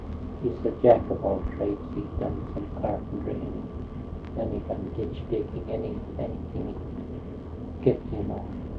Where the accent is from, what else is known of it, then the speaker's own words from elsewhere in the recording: Cordova, Alaska, United States; I was born and raised in Cordova.